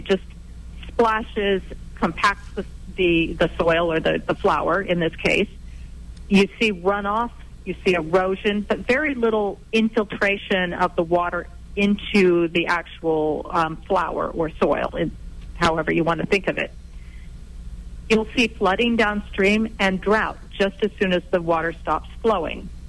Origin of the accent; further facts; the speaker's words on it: Bakersfield, California, United States; Down in the valley near Bakersfield, which is my hometown, there was a massive lake called the Tulare Lake.